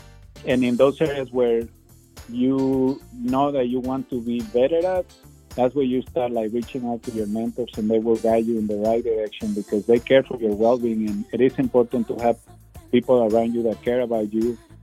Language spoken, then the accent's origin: English; Mexico; English is a second language; moved away; I was born and raised in Mexico, moved here in 2006, and I didn't really speak that much English.